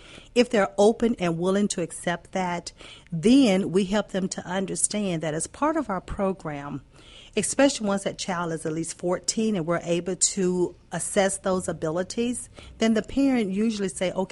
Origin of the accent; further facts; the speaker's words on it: West Virginia, United States; The first 17 years of my life. Yes, I grew up in West Virginia, and I tell everybody